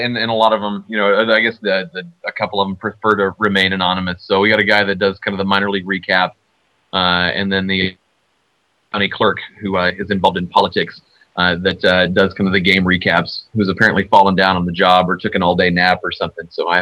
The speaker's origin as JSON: {"language": "English", "town": "Pasadena", "region": "Texas", "country": "United States", "tie": "born or raised there", "said": "And then I thought, who are the guys that I grew up in Pasadena."}